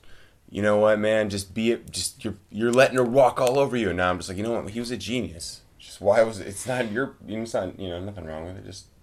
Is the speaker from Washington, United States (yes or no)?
yes; Whidbey Island, Washington, United States; Yeah, I grew up on Whidbey Island on a farm.